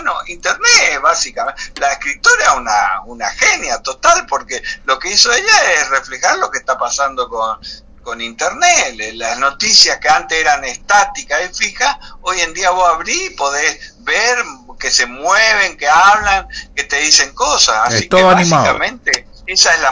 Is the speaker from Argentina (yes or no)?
yes; El Dorado, Misiones, Argentina; yo en realidad no soy nacido en Posadas, soy del Dorado